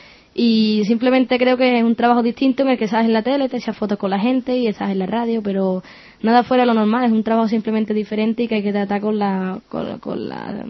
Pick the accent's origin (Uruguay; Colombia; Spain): Spain; Jerez de la Frontera, Andalusia; él es de la isla y yo soy de Jerez.